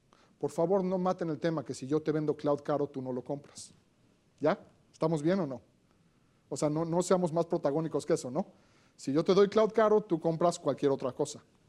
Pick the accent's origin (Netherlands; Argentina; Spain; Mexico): Mexico; born there; les voy a contar de mi país natal, ¿por qué no hay un centro de datos en la Ciudad de México?